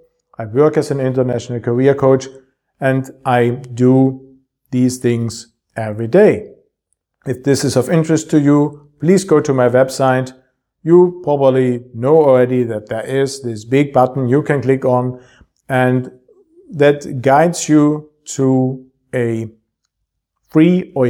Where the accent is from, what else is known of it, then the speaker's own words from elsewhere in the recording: Germany; English is a second language; It just happened in my hometown a few weeks ago. Major bridge just crashed. And this is the Germany of 2024.